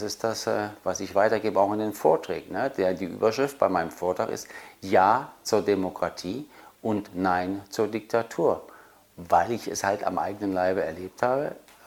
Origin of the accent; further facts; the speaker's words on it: East Germany, Germany; weil ich bin halt groß geworden in der DDR, wo der Staat sich fast um alles gekümmert hat, auch für junge Menschen.